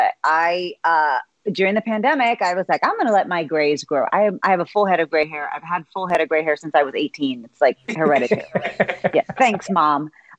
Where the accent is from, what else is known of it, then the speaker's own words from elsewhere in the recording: Texas, United States; Texan, as the daughter of a veteran, as the daughter of a teacher.